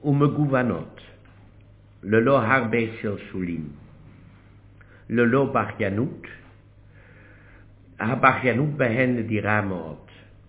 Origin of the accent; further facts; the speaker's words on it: Amsterdam, North Holland, Netherlands; moved away as an adult; now in Israel; באמסטרדם בשנת 1900.